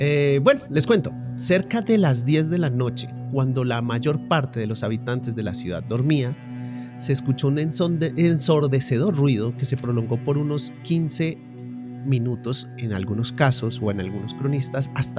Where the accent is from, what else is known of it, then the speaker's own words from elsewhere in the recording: Bogotá, Colombia; Bueno, no es tan difícil, somos bogotanos sí.